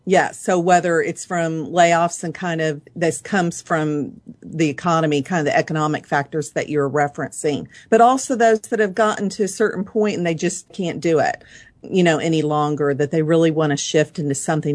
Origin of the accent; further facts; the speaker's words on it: Dallas, Texas, United States; I was born and raised in Dallas.